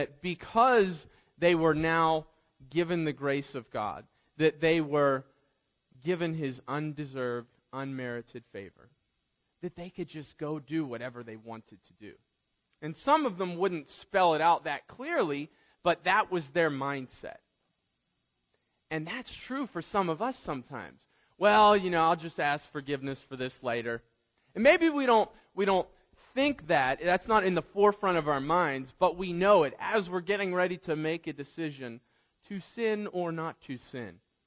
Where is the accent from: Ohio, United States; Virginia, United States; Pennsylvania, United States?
Pennsylvania, United States; Pittsburgh; And I grew up in the Pittsburgh area.